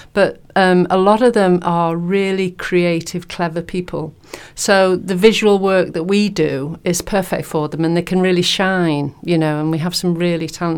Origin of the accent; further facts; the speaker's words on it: Rhyl, Wales, United Kingdom; I grew up in Rhyl, it's the most incredible place and has always been creative